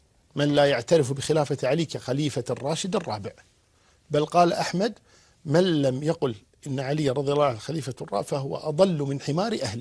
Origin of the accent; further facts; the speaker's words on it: Kuwait; وعندنا في الكويت نقول نشرق باسمه